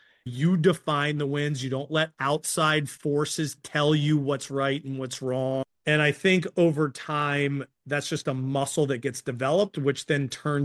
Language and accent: English; Maryland, United States; And so I'm from Maryland, which is like one of the hotbeds for that sport.